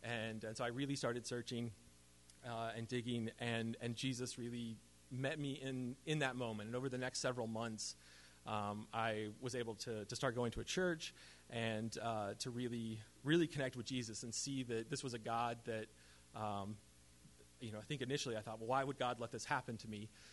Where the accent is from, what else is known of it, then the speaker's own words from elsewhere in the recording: Indiana, United States; I grew up in Indiana. And Indiana, you're not allowed to put the pads on until the third day.